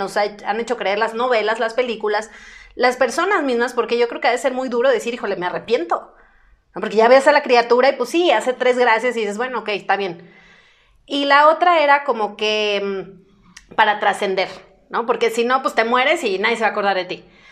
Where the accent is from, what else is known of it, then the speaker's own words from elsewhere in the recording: Mazatlán, Sinaloa, Mexico; yo soy de Mazatlán, Sinaloa, que es un puerto hermoso y que ya no está tan chiquito